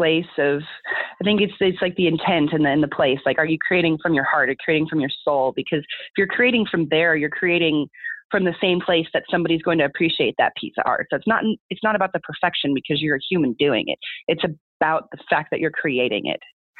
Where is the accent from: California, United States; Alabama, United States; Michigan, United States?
California, United States; It was super crazy because I'm born and raised in California, not Northern, Southern. And so returning to my home state for the first time in years